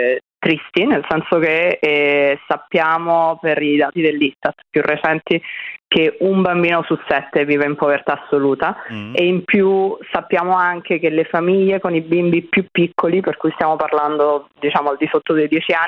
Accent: Naples, Campania, Italy; io sono di Napoli

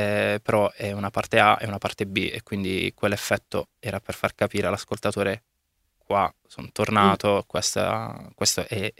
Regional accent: Capurso, Apulia, Italy; also born or lived in London; appena tornato a Capurso, il mio paese d'origine

